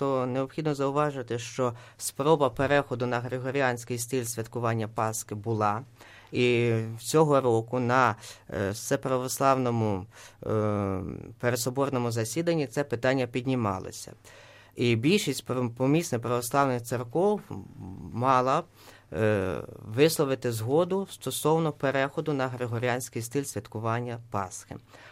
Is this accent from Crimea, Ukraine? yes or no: no; Kremenets, Ternopil Oblast, Ukraine; born there; now in Kyiv, Ukraine; я вас вітаю з Києва, адже я народився на Кременеччині. Мені приємно, що в нас на Кременеччині слухаю таке радіо.